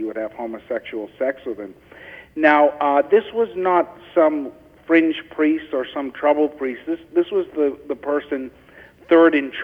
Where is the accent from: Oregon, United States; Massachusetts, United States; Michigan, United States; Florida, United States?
Massachusetts, United States; Boston; I'm from Boston myself